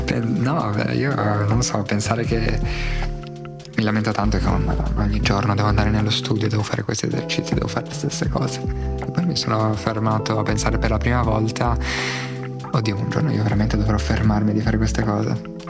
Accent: Susa, Piedmont, Italy; also born or lived in Foligno; ho 23 anni, sono nato a Foligno ma ho vissuto in quella città solamente per 3 anni, poi ho vissuto gran parte della mia infanzia e adolescenza a Susa, un paesino in provincia di Torino.

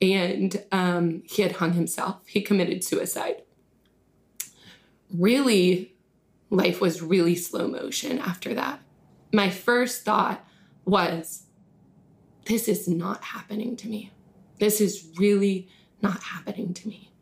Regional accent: Colorado, United States; born there; also born or lived in Pennsylvania / Atlanta / Texas; You know, I was born in Colorado, moved to Pennsylvania, moved to Atlanta, and then moving to Texas.

